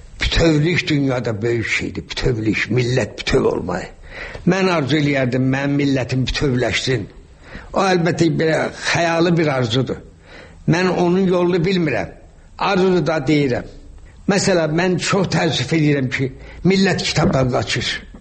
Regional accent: Shaki, Azerbaijan; born or raised there

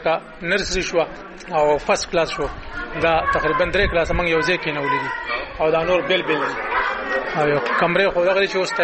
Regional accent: Wardak, Afghanistan; زه د وردګ یم

